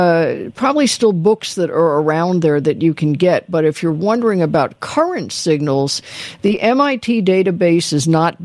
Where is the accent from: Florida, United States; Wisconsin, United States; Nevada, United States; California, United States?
California, United States; Los Angeles; Yeah, well, actually, I was from Los Angeles